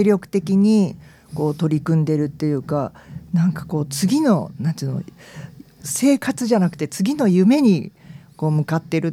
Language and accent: Japanese; Tokyo, Japan; accent: fake Kansai; also born or lived in Kyoto; なんで東京生まれなんですけど、たまたまね大学が京都だったもんで、うもうエセ関西弁ですよね。